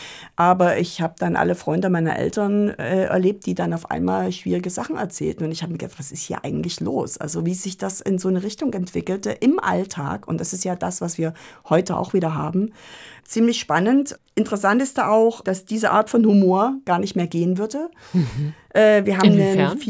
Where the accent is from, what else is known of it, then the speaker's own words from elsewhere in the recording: Saxony, Germany; Ich bin in der DDR aufgewachsen in Sachsen